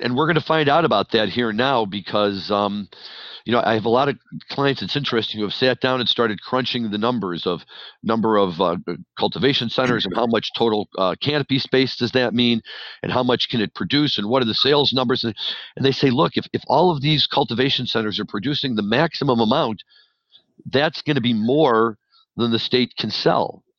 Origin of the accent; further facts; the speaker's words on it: St. Louis, Missouri, United States; And as a person who was born and raised in St. Louis, it would be great to see it down there